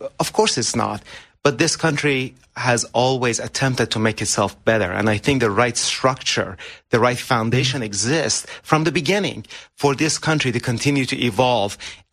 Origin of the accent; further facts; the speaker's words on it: Iran; English is a second language; now in United States; as a kid growing up in Iran in the 1980s, when the eight-year war was going on with Iraq, I had hope in one country.